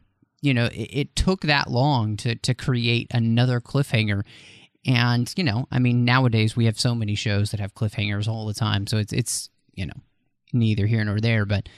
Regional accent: Dallas, Texas, United States; I grew up in Dallas and I've been to, you know, South Fork Ranch.

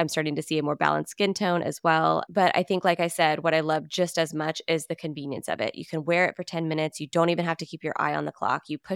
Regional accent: Florida, United States; Growing up in Florida, I didn't always take the proper and necessary precautions in the sun

